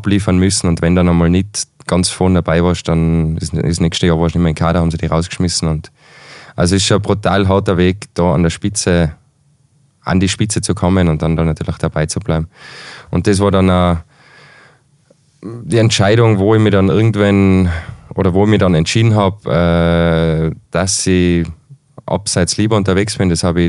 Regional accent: Tyrol, Austria; Ist bei uns im Zillertal ein bisschen schwierig

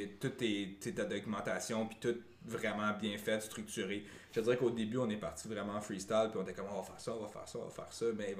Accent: Quebec, Canada; also born or lived in Montreal; parce que les deux, on vient du Nord puis on voulait retourner dans le Nord après nos études.

